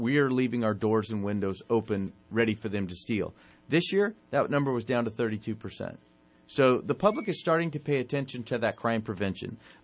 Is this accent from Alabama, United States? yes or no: no; Redding, California, United States; When people ask me where I'm from, I don't say Stockton. I say I'm from Reading. And I say it proudly.